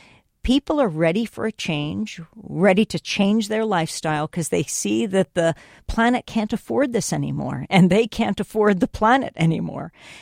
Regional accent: New York, United States; I come from New York.

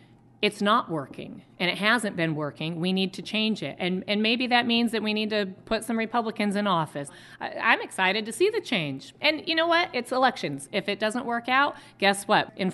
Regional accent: Grays Harbor County, Washington, United States; I also, though, am for gun rights. I'm from Grays Harbor County, after all.

